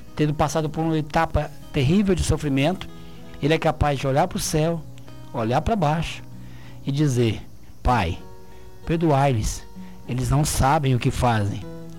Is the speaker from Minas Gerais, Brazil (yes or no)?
yes; Aparecida de Minas, Minas Gerais, Brazil; a comunidade da qual eu sou oriundo, sou de Aparecida de Minas, a minha casa fica em Aparecida de Minas, trabalho a semana toda, a minha vida profissional é toda na sede do município, aqui em Frutal, porém o meu recanto, meu canto seguro, meu porto seguro é Aparecida de Minas.